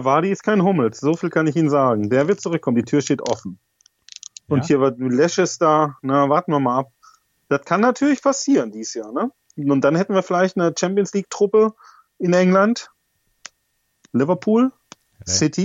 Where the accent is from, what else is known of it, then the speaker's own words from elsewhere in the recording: Dortmund, North Rhine-Westphalia, Germany; Oh, das gab es in Dortmund, da wo ich aufgewachsen bin